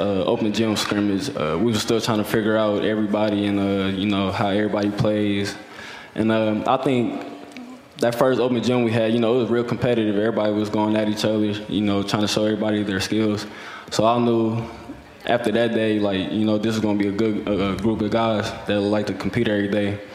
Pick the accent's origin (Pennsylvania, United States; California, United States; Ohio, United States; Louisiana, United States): Ohio, United States; You know, he's a kid from Ohio, and you know I'm from Ohio, so I wanted to be able to do the things that he did.